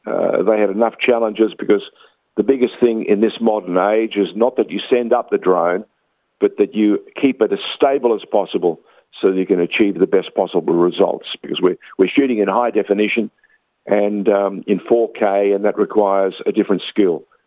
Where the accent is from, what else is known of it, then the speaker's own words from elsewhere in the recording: Australia; when they discovered that I was an Armenian from Australia